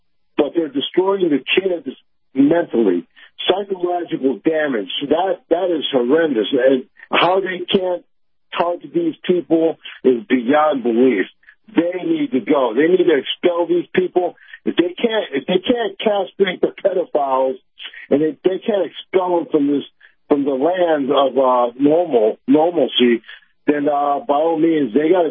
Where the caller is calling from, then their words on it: Tampa, Florida, United States; from Tampa.